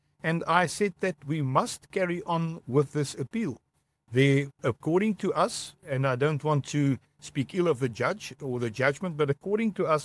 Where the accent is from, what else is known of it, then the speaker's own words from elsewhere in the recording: Tzaneen, Limpopo, South Africa; I grew up in Tzaneen.